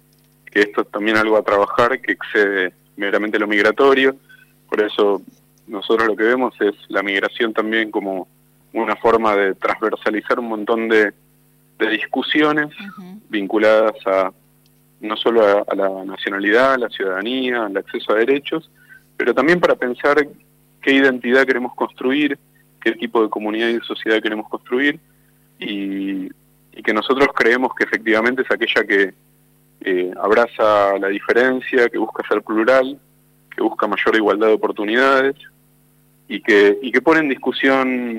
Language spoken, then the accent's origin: Spanish; Argentina